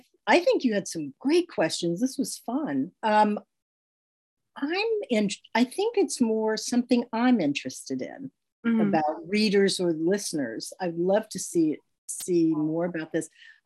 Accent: Brooklyn, New York, United States; So our permanent address was always 1529 East 12th Street in Brooklyn.

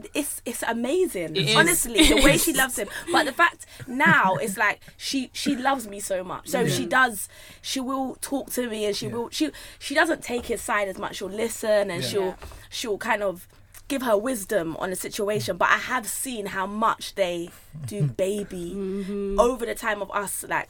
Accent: Jamaica; I'm Jamaican

